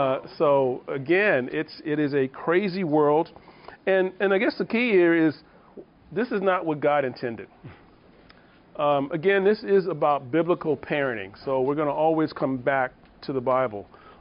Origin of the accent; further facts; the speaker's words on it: Chicago, Illinois, United States; So I'm also from Chicago. And like I like to say, from the south side of Chicago.